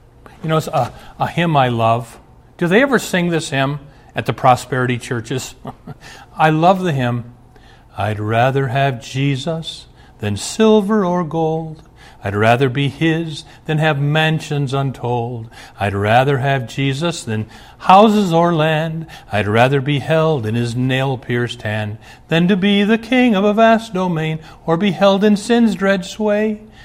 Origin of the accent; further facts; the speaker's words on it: Omaha, Nebraska, United States; I've shared this on the program before, but I'm from Omaha.